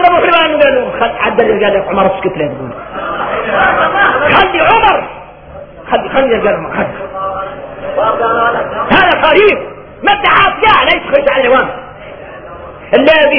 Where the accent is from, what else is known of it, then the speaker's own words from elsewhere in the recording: Mauritania; وعادوا احنا موريتاني يجي الواحد منا ساجد